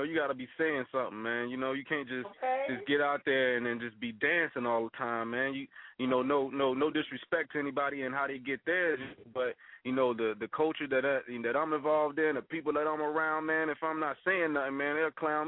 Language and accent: English; Mississippi, United States; And me, you know, I'm from Mississippi, man. It was, you know, when I was really got into music, it was, you know, when … was really popping.